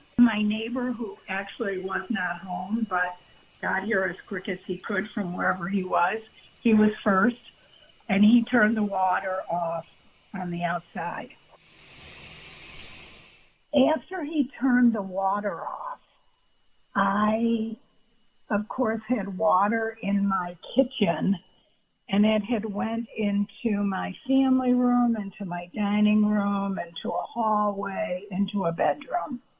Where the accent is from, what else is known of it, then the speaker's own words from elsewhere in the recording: Buffalo, New York, United States; also born or lived in Pennsylvania, United States; now in Texas, United States; No, I'm from Buffalo, New York.